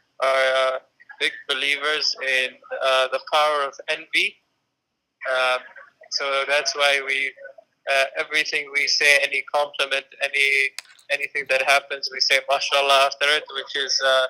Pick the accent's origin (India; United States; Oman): Oman; Muscat; I am from Muscat, the capital of the Sultanate of Oman. My background is I lived 17 years in Oman. I went to international schools with British curriculum